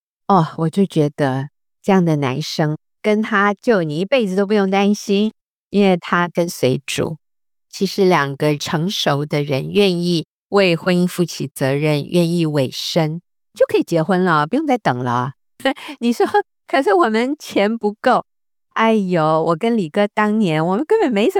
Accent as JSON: {"language": "Chinese", "country": "United States", "tie": "born or raised there", "said": "我虽然是在美国长大"}